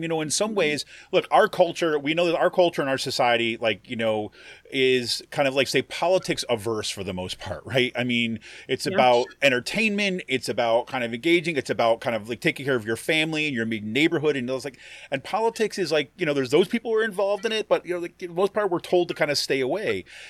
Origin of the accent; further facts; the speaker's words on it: Utica, New York, United States; now in Bucks County, United States; I'm not originally from Pennsylvania either. I'm from upstate New York, or right from the Utica, New York area.